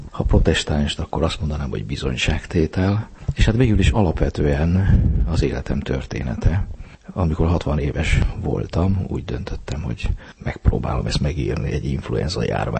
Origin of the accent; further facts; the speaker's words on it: Orgovány, Bács-Kiskun, Hungary; Kiskanalasan születtem, aztán édesapám orgoványra került lelkipásztornak, amikor én 13 éves voltam, és az általános iskola utolsó évét azt ott végeztem, utána pedig ilyen vonatos, ingázós bejáróként Kecskeméten a Katona József gimnáziumban végeztem.